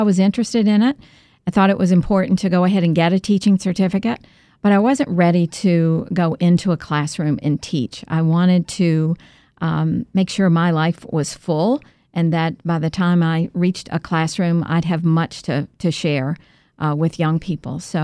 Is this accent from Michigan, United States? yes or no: no; Memphis, Tennessee, United States; I did have a terrific experience growing up in Memphis, Tennessee.